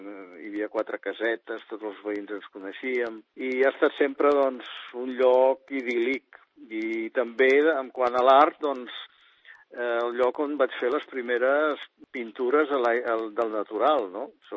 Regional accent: Sant Cugat del Vallès, Catalonia, Spain; also born or lived in Equatorial Guinea; i el gran que sóc jo, dels 6 germans, vaig néixer allà. Però Sant Cugat, per mi, ha estat el lloc on m'he criat, i el lloc que estimo, i anava a col·legi d'aquí al costat, al Viaró

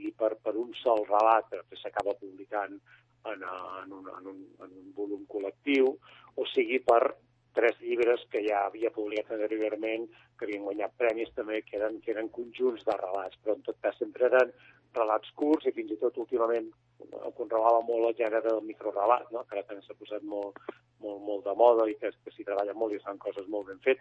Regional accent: Reus, Catalonia, Spain; jo soc nascut a Reus i per tant, la meva terra és el sud, no? És cap on és on m'aspira molt, no? Per tot, perquè és una terra que és on hi vaig néixer, hi vaig créixer i m'hi sento molt identificat, hi vaig molt sovint.

